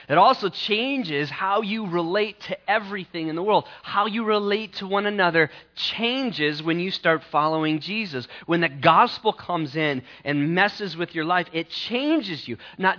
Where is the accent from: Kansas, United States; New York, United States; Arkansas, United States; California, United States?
California, United States; especially when I grew up in California.